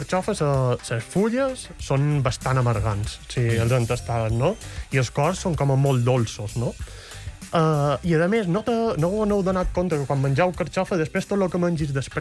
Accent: Balearic Islands, Spain; Jo soc de Mallorca.

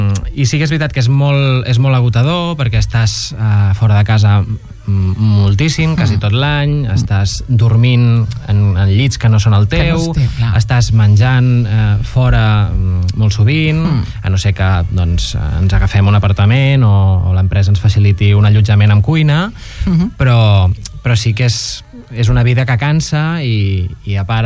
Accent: Terrassa, Catalonia, Spain; Sí, soc de Terrassa, soc terrassenc.

